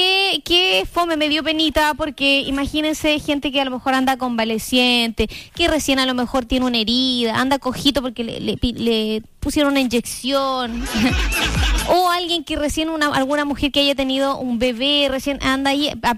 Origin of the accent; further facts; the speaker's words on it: Osorno, Los Lagos, Chile; si nosotros amamos Osorno, nosotros somos de Osorno